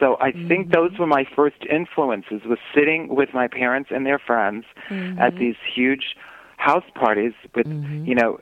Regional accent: New York City, New York, United States; Well, I was born in the Bronx, but I grew up on an island in the Bronx as well. It was called City Island, and it was a tiny little island in the North Bronx, about a mile long and about a half mile at its widest.

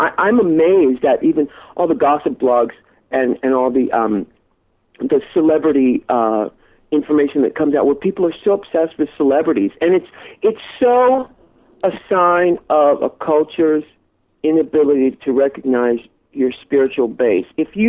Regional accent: San Diego, California, United States; when I was growing up in San Diego, I would go to the beach on the bus because we didn't live near the beach.

